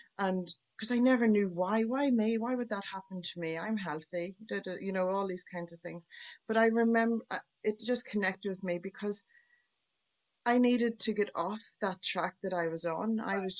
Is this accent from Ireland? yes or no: yes; Ireland; moved away as an adult; now in Australia; Our visas came through because I'm from Ireland.